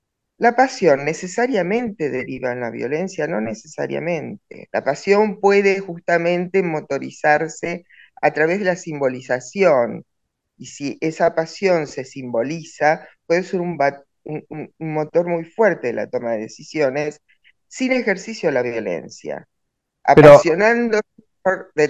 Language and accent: Spanish; Villa Regina, Río Negro, Argentina; yo soy de Villa Regina.